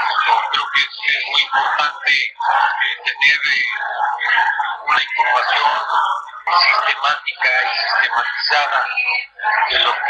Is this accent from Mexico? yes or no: yes; Mexico